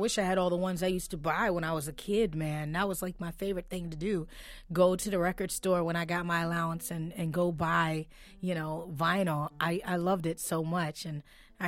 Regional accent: New York City, New York, United States; You know, my mom's from North Carolina, but I grew up in New York City. So I got all that.

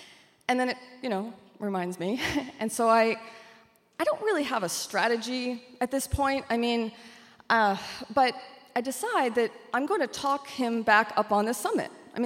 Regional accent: Maine, United States; now in New Haven, United States; I said, I'm from Maine. And they hired me.

